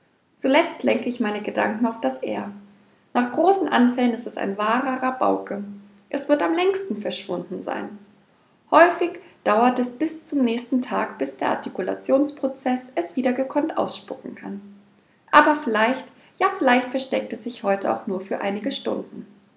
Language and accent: German; Schleswig-Holstein, Germany; born there; Als gebürtige Schleswig-Holsteinerin ist es mir eine ganz besondere Ehre